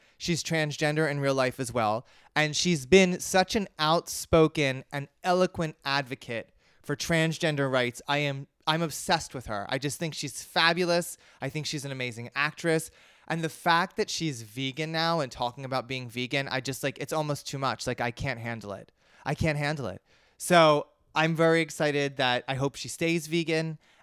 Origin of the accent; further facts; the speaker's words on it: New Jersey, United States; I'm from New Jersey.